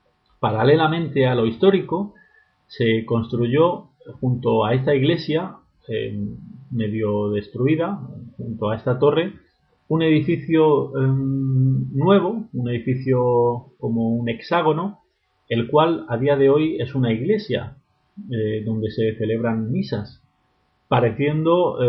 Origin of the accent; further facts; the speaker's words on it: Murcia, Region of Murcia, Spain; Yo siendo de Murcia, la verdad que todo lo que sea salir de mi tierra, pues evidentemente es verde.